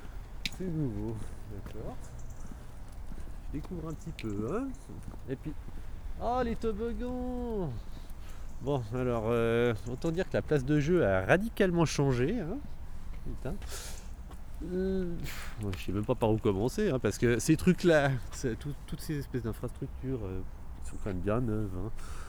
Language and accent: French; Vaud, Switzerland; Je suis né au CHUV, mais j'ai grandi au Biondes, ouais. C'est vraiment... Les 8 premières années de ma vie, je les ai passées ici.